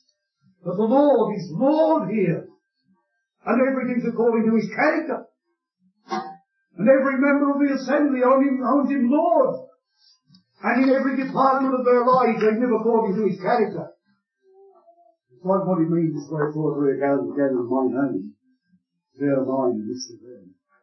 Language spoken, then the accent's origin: English; Kilmarnock, Scotland, United Kingdom; if you had lived in my hometown, Kilmarnock, and you'd been out of work before the recession started